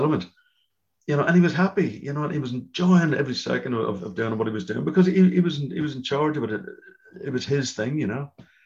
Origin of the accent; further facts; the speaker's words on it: Belfast, Northern Ireland, United Kingdom; I went back to Belfast.